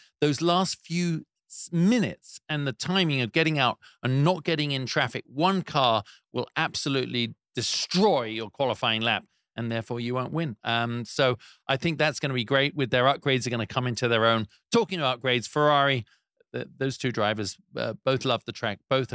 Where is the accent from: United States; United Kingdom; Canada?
United Kingdom; because I'm British